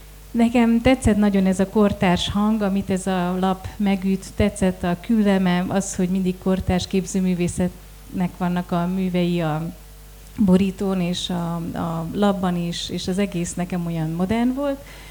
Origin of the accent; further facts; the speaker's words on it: Tiszaföldvár, Jász-Nagykun-Szolnok, Hungary; born there; Én is Szolnok megyei szerző vagyok, Tiszaföldváron születtem